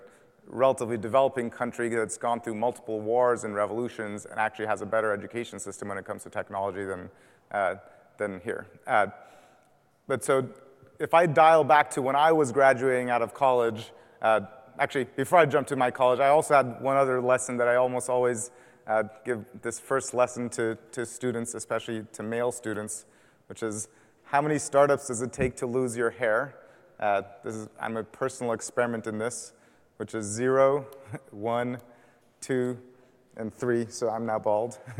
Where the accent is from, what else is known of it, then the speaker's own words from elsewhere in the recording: Iran; I learned it on my own when I was growing up in Iran.